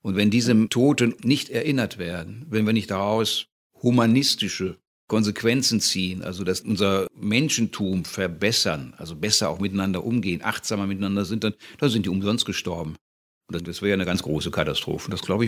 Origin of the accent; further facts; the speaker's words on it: Rottweil, Baden-Württemberg, Germany; also born or lived in Rhineland; Ich komme aus Rottweil, da gibt es diese bissigen Hunde, vielleicht habe ich ein bisschen was davon, aber durchs Rheinland eben doch sehr, sehr weichgespült auch.